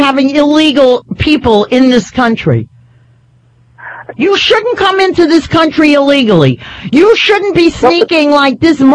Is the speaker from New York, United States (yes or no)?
yes; Queens, New York, United States; Here. I'm from Queens.